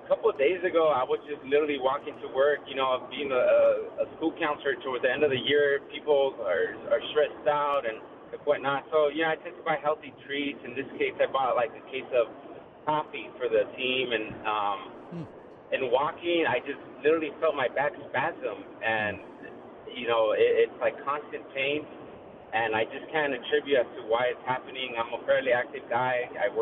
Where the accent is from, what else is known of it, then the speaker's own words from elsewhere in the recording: Los Angeles, California, United States; growing up in Southeast LA, I just saw a lot of people with problems